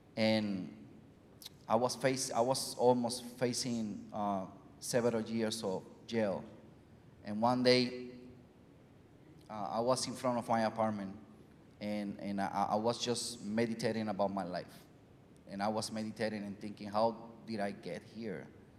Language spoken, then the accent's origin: English; Comerío, Puerto Rico; English is a second language; So I'm originally from Comerío, Puerto Rico